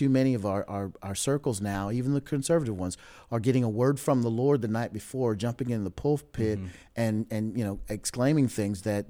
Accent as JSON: {"language": "English", "region": "Oklahoma", "country": "United States", "said": "I mentioned I'm from Oklahoma, I've got some friends who are still caught up in charismaticism."}